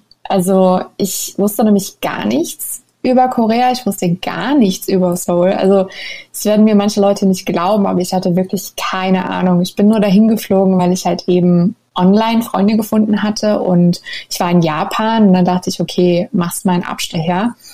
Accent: Mannheim, Baden-Württemberg, Germany; moved away as an adult; now in Turkey; In Mannheim. Ich komme aus

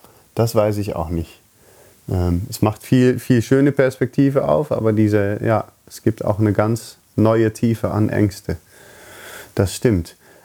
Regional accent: Netherlands; German is a second language; ich bin halt Holländer

